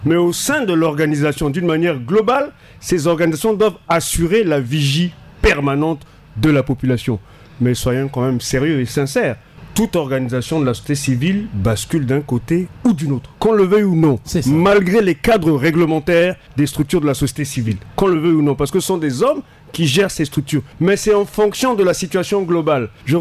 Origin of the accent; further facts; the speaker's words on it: Central African Republic; Je pense, en tant que centrafricain, je pense que le chef de l'État, étant professeur d'université, était vraiment inspiré à assumer la fonction politique.